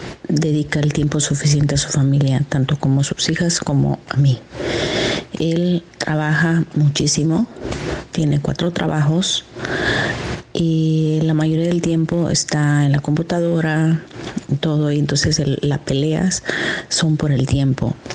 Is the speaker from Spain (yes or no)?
no; Mexico; Yo soy mexicana.